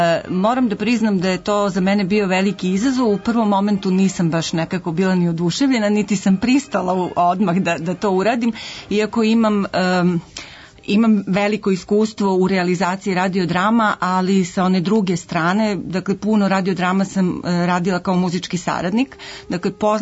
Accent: Negotin, Southern and Eastern Serbia, Serbia; Ja sam iz Negotina, muzikologiju sam završila pre mnogo godina

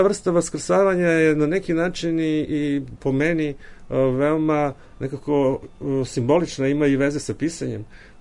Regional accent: Niš, Southern and Eastern Serbia, Serbia; naročito sam srećan zbog toga što je došlo iz Niša, jer ja sam Nišlija

